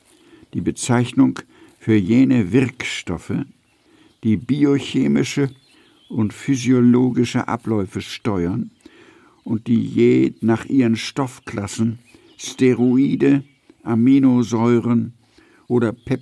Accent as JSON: {"language": "German", "region": "Hamburg", "country": "Germany", "tie": "born or raised there", "also_born_or_lived": "Vienna", "said": "das Wilhelm-Gymnasium in Hamburg, wo ich fern von meiner Geburtsstadt Wien aufgewachsen bin, in Hamburg nämlich, und noch heute, wo ich als bekennender Niedersachse ganz in der Nähe des Zentrums der hannoverschen Pferdezucht Pferden an der Aller wohne"}